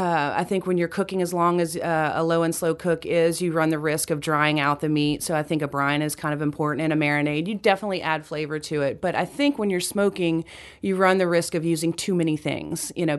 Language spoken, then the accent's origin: English; Louisiana, United States; And I mean, I grew up in Louisiana. I'm no stranger to the barbecue tradition.